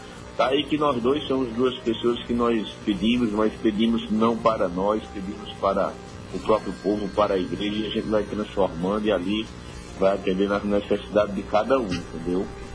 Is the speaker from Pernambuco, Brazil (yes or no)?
yes; Ouricuri, Pernambuco, Brazil; Petrolina, onde eu fiquei um bom tempo também, que é a minha terra amada. Eu sou de Ouricuri, mas eu amo muito Petrolina.